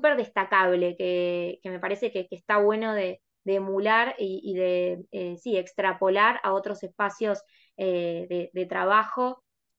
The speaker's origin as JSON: {"language": "Spanish", "country": "Argentina", "said": "a mí, como argentina, me llena de orgullo"}